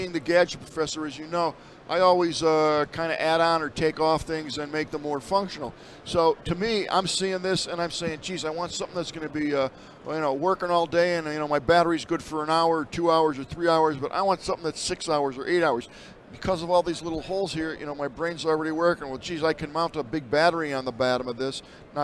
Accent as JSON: {"language": "English", "town": "Phoenix", "region": "Arizona", "country": "United States", "said": "We're from Phoenix, so."}